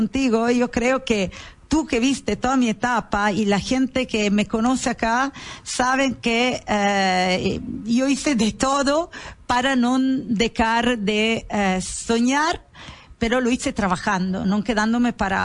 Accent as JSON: {"language": "Spanish", "region": "northern Italy", "country": "Italy", "second_language": "Spanish", "said": "porque soy del norte de Italia"}